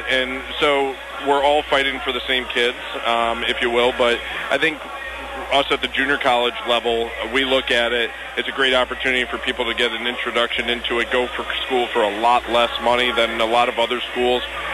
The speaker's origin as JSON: {"language": "English", "town": "Cooperstown", "region": "New York", "country": "United States", "tie": "born or raised there", "said": "was going to play off against my hometown, Cooperstown"}